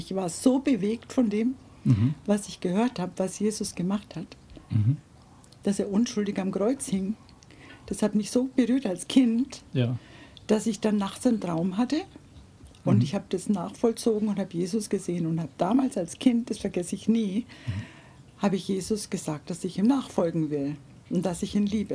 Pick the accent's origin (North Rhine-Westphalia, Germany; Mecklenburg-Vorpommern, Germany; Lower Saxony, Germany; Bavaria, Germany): Bavaria, Germany; Würzburg; Und ich bin geboren in Würzburg.